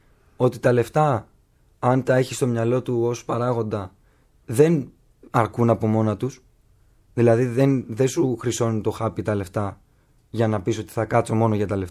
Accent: Kasos, South Aegean, Greece; η σύνδεσή μου με τον τόπο μου, γιατί για μένα η κάσος αυτό είναι η θάλασσα.

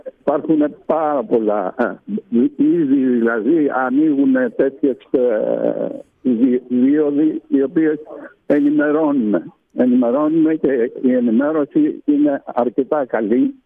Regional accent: Kilkis, Central Macedonia, Greece; μεγάλωσα στο Κιλκής κατά κάποιο τρόπο. Καταγωγή μου είναι από Σαντορίνη, αλλά κατέληξα να είναι οι γονείς μου στο Κιλκής.

